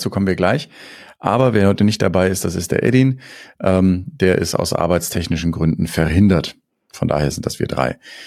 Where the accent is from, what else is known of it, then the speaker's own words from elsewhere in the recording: Nuremberg, Bavaria, Germany; Ich bin ja ursprünglich in Nürnberg mal groß geworden.